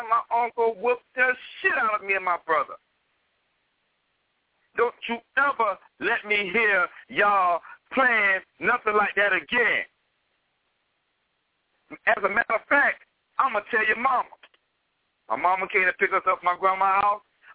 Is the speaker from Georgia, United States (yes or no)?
yes; Atlanta, Georgia, United States; Matter of fact, I'm from Atlanta.